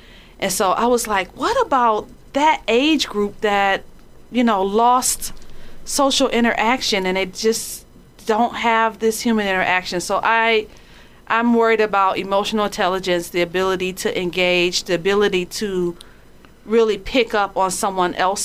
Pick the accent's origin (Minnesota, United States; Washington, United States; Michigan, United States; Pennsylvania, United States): Michigan, United States; Detroit; And growing up in Detroit, it really got to the point where there were just literally crack houses all around our neighborhood.